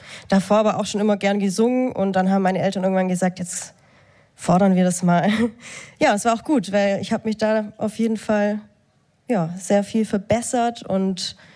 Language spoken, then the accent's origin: German; Ravensburg, Baden-Württemberg, Germany; born there; accent: Swabian; Und ich komme gebürtig aus Ravensburg, da schwätzt man Schwäbisch.